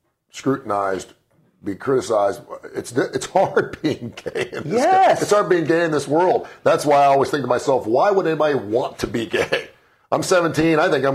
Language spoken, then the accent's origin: English; Cincinnati, Ohio, United States; Now, I was from Cincinnati. We had 3 months off.